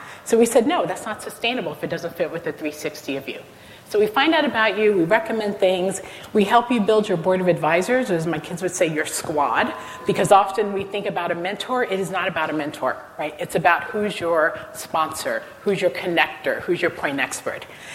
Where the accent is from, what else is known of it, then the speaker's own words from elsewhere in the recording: Newark, New Jersey, United States; So I'm from Newark, New Jersey, right? Born in the middle of the riots.